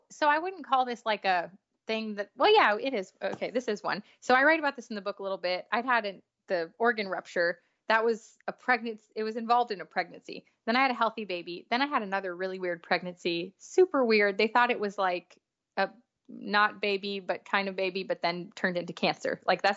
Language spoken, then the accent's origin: English; New York, United States; also born or lived in Los Angeles, United States / Miami, United States; now in Nashville, United States; I grew up in New York, LA, and Miami. So Nashville is the smallest town I've ever lived in.